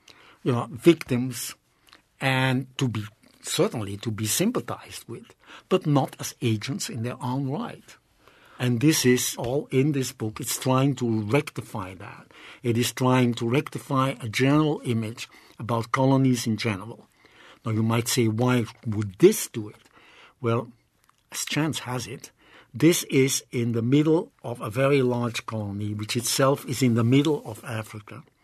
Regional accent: Antwerp, Flanders, Belgium; English is a second language; also born or lived in London; I am from Antwerp, but I learned English on the street in London. So I have part of a French accent because of a grandmother of mine. So it's a weird accent.

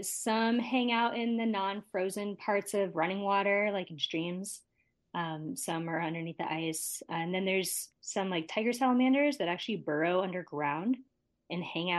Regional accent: Florida, United States; I am originally from Florida, and we have these invasive Cuban tree frogs there

